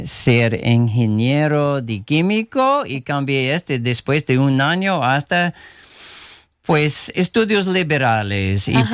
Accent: Tillson, New York, United States; Sí, pues aquí en Kingston no. Como en Tilson, en pueblo de Rosendale.

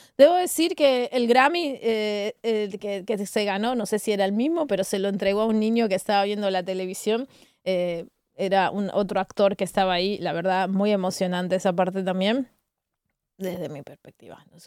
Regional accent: Argentina; born there; a los que nacimos en el sur, por ejemplo yo, que nací en Argentina

